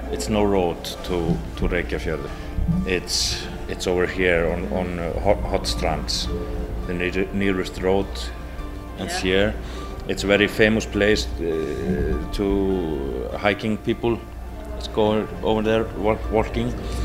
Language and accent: English; Mosfellsbær, Capital Region, Iceland; to fly from my hometown, Mosfellsbær, in the evening at the summertime.